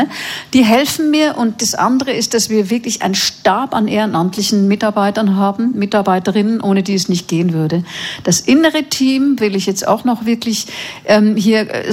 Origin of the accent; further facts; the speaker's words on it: Zurich, Switzerland; mit meiner Arbeit in Zürich, wie gesagt, da wo ich herkomme